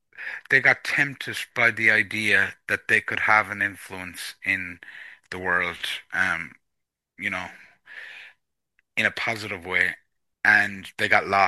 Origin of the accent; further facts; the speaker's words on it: the West, Ireland; Yeah, I suppose in Ireland, in the part of Ireland I grew up in the West, a lot of it, historically had to do with economic circumstances